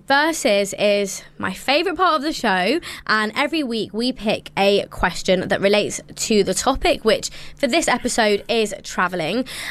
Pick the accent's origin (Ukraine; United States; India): India; Like, I think that conversation as an Indian woman is a lot harder.